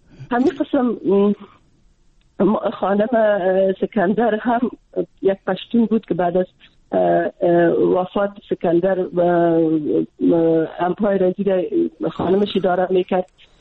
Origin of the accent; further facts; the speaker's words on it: Afghanistan; خودم چون از افغانستان هستم